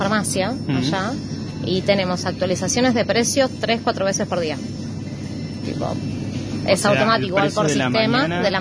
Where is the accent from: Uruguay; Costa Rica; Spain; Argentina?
Argentina; Buenos Aires; Sí, estoy de vacaciones acá en el Bolsón. Vengo de Buenos Aires, de zona sur.